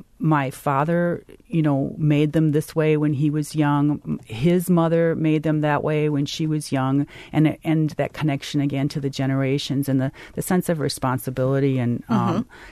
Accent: Green Bay, Wisconsin, United States; I'm from the Green Bay area originally, and part of my culture is Belgian.

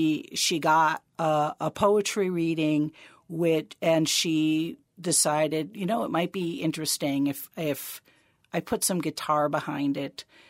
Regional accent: East Coast, United States; which I'm from the East Coast, so I can hear it.

